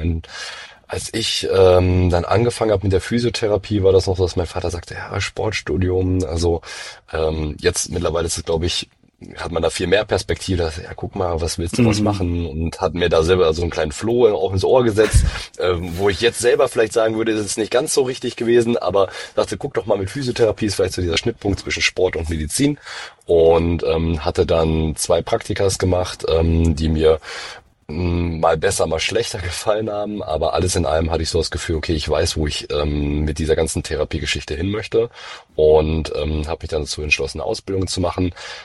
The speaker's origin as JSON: {"language": "German", "town": "Essen", "region": "North Rhine-Westphalia", "country": "Germany", "said": "bei uns in Essen, in NRW, wo ich herkomme"}